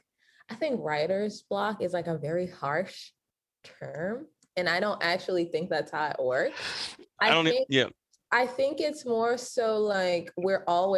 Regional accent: New Orleans, Louisiana, United States; I'm from New Orleans, as Cliff mentioned, and there is a guy there.

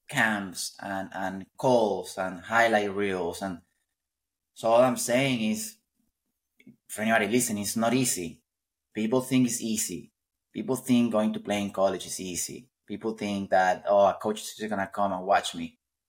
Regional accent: Venezuela; English is a second language; now in United States; Heck, I came from Venezuela.

